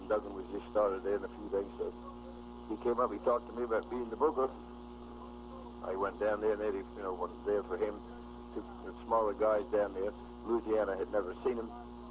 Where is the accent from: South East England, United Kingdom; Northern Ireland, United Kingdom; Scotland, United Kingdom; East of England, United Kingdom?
Scotland, United Kingdom; born there; as everybody knows, I was born in Scotland, and British wrestling is a little different